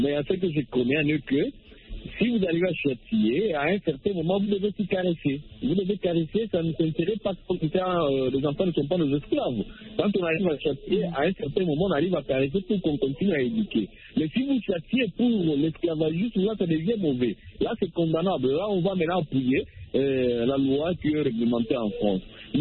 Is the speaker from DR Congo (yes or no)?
yes; DR Congo; Par exemple, chez nous, en RDC